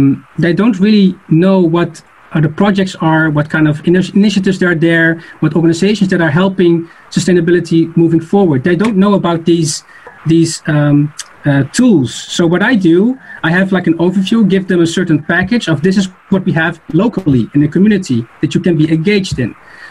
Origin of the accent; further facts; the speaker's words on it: Netherlands; And that's what I noticed as well in my country, in the Netherlands. I'm from the Netherlands